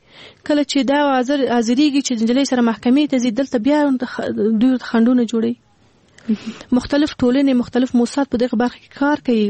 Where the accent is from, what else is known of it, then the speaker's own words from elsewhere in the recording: Afghanistan; مونږ په اول کې مونږ په خپل افغانستان کې پیدا شوی لوی سی